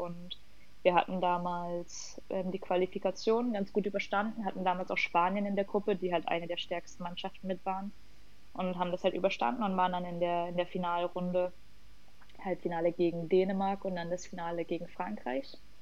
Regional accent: Jena, Thuringia, Germany; Jena ist halt meine Heimat und ich bin in Jena geboren.

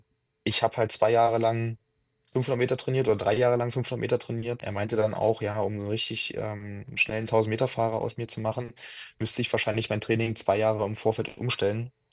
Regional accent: Magdeburg, Saxony-Anhalt, Germany; Ja, ich bin in Magdeburg geboren, und ich verbinde halt mit Magdeburg meine gesamte Kindheit, meine gesamte Jugend.

